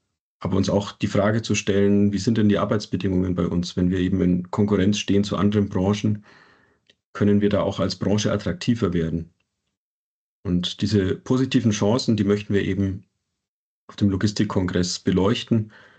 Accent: Nuremberg, Bavaria, Germany; Ich komme aus Nürnberg

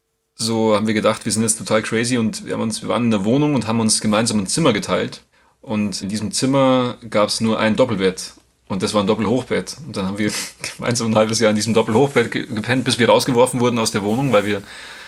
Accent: Grassau, Bavaria, Germany; war jetzt in Grassau, es ist eh cool, wo ich herkomme, weil da gab es auch in den 60ern, 70ern schon, gab es eben eine Firma, die heißt Gorenje, die haben so Radios und Fernseher hergestellt und hatten immer schon sehr viele Gastarbeiter.

